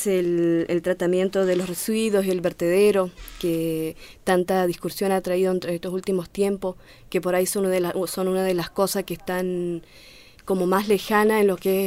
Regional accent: Argentina; Yo también, al igual que Oscar, soy del Curro, nacida y criada en el Curro. Conozco muy bien mi localidad

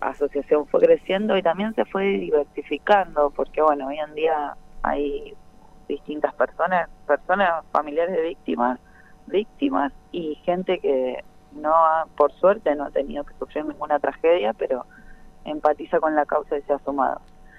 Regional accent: Rosario, Santa Fe, Argentina; nosotras somos de Rosario.

